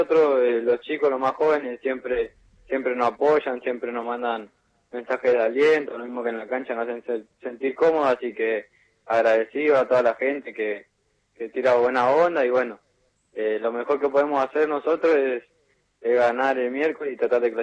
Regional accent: Adrogué, Buenos Aires Province, Argentina; born there; En Almirante Brown, Adroé.

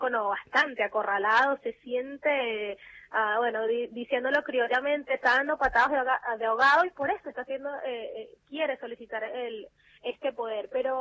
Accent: Venezuela; yo como venezolana la esperanza la tengo un poquito ahí en stand-by.

